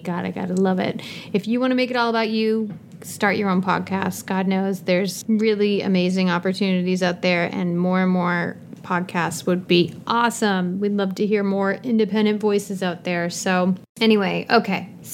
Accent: Boston, Massachusetts, United States; now in Los Angeles, United States; And I'm originally from Boston, as many of you know, and I love Boston, and it's in my DNA.

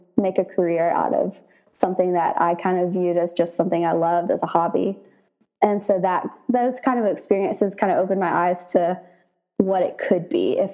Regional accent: Alabama, United States; And where I grew up in Alabama, they had a string band competition for the FFA program.

